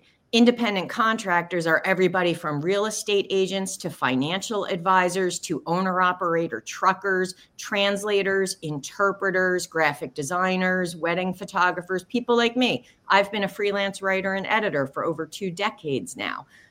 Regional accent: New Jersey, United States; And right now in my home state of New Jersey, they're coming back for a second bite at the apple through regulatory rulemaking

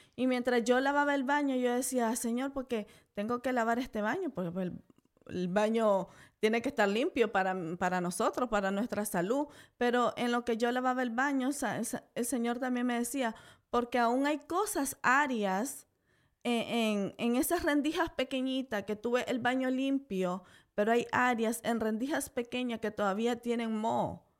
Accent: Nicaragua; Yo soy de Nicaragua, mi hermosa Nicaragua, y pues en ese proceso mis papás, pues venimos de familia pobre, no somos de familia adinerada

